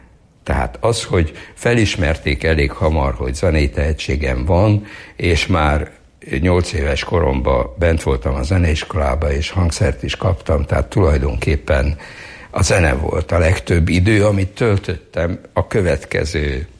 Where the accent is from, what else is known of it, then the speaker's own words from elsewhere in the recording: Mixnitz, Styria, Austria; born there; also born or lived in Hungary; Én voltak éppen 45. május 5-én a háború végén Obermixnitzbe születtem Ausztriába. De a szülők ugye visszavándoroltak Magyarországra